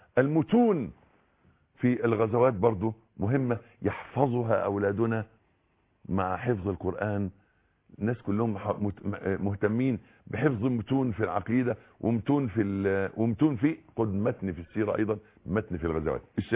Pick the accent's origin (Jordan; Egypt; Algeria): Egypt; ما هو احنا مصريين ولا بلاش